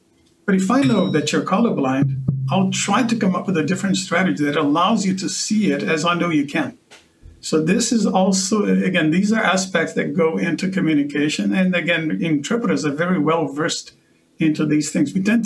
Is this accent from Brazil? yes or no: yes; Brazil; first language Portuguese; English is a second language; I'm expressing myself here in English to the best of my abilities, but I'm originally from Brazil.